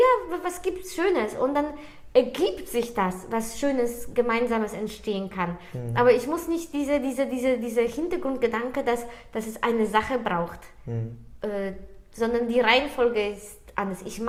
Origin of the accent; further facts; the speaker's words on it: Poland; Es ist so, dass wenn ich in Polen, wo ich aufgewachsen bin, habe ich meine Freunde